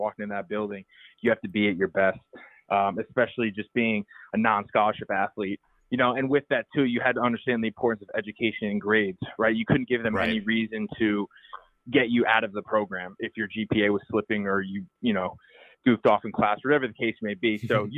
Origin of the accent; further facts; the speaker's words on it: Long Valley, New Jersey, United States; So like you said before, I'm from Long Valley, New Jersey, about 45 minutes outside New York City.